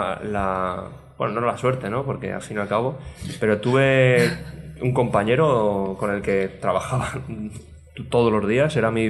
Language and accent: Spanish; Madrid, Community of Madrid, Spain; yo soy de nacimiento, pero me he criado aquí. Entonces, por eso te digo que soy madrileño de adopción.